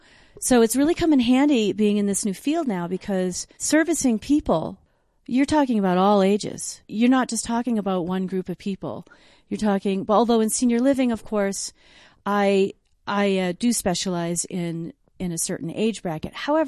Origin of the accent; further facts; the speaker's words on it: Maine, United States; Most of the time, and I'm from Maine.